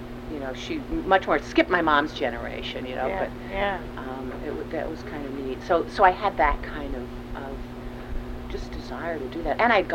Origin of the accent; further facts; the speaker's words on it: New York, United States; And I come from an activist kind of background. I grew up Jewish in New York